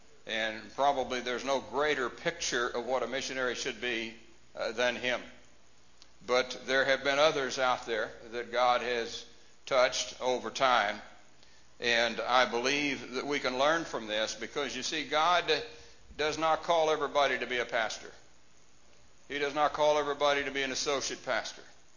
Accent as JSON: {"language": "English", "town": "Dallas", "region": "Texas", "country": "United States", "tie": "born there", "also_born_or_lived": "Southern California", "said": "I was born in Dallas, but wasn't raised in Dallas."}